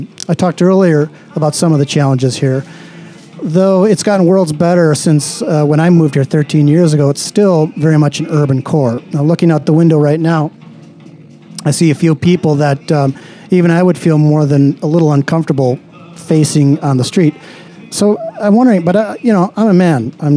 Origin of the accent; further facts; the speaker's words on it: Wisconsin, United States; I came from Wisconsin, we spoke of such things.